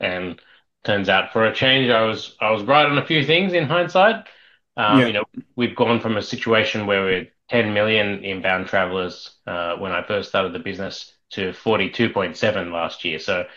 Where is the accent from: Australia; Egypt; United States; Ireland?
Australia; Sydney, New South Wales; So I mean, personally, I grew up in Sydney, Australia, and I've got a finance degree and a law degree